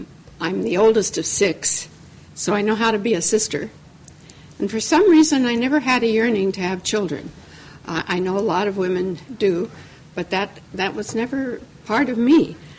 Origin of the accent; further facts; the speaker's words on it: Catalina Island, California, United States; I grew up very simply on Catalina Island, and if we had stuff, we had it, and we used it.